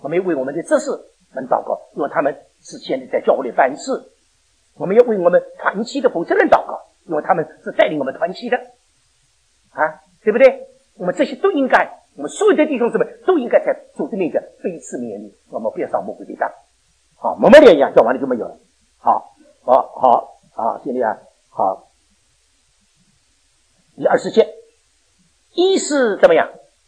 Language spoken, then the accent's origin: Chinese; Shanghai, China; 我们上海人叫把这个瘟神送走了，瘟神啊，我不晓得上海话你听得懂吧？